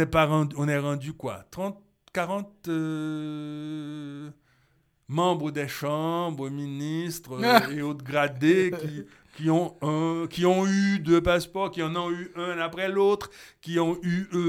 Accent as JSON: {"language": "French", "town": "Port-au-Prince", "region": "Ouest", "country": "Haiti", "said": "avons la descente chez des cousins, de Miami, Boston, New York, Montréal, etc., où ils ont la descente chez nous à Port-au-Prince."}